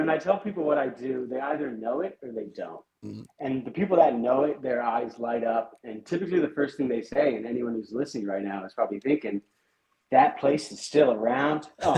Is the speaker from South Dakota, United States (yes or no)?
no; California, United States; So I grew up in California, actually. I'm a Bay Area guy.